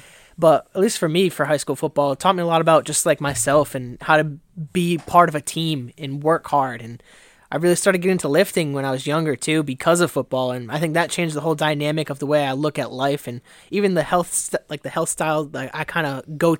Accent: Massachusetts, United States; We're from Massachusetts, obviously, for people who don't know, and we like the Red Sox, so green monster, gray monster

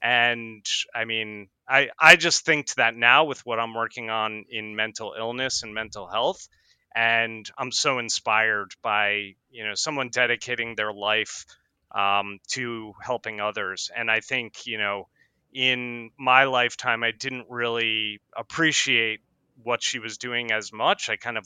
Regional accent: White Plains, New York, United States; now in Sydney, Australia; Yeah, I was born in New York City, raised in the suburbs of New York in a place called White Plains, and live in Sydney at the moment by the beach in Coogee.

